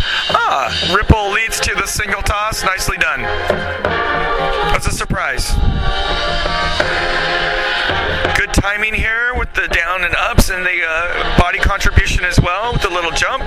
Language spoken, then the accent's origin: English; Los Angeles, California, United States; I'm from Los Angeles.